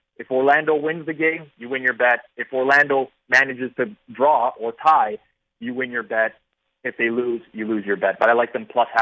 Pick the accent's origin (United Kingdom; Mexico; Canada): Canada; I'm Canadian.